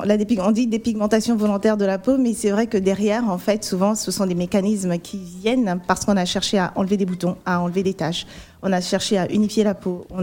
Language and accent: French; Côte d’Ivoire; j'ai grandi en Côte d'Ivoire